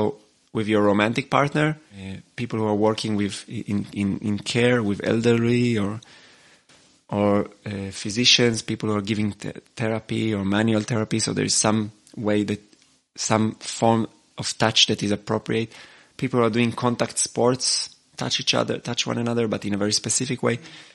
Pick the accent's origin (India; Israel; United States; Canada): Israel; I grew up in the Middle East, in Israel, where I would say the society was relatively on the machoistic side.